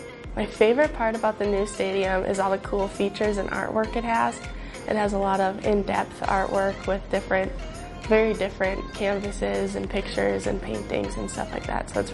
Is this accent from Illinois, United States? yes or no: no; Fertile, Minnesota, United States; from Fertile, Minnesota, and this is my rookie season.